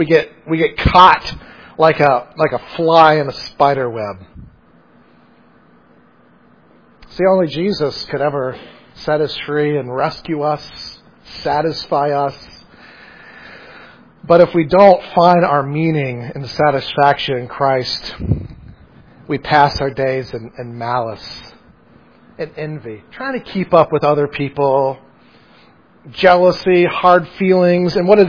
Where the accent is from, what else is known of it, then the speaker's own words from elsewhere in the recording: the South, United States; Because I'm from the South, and so I just can't say certain things that you Northerners can.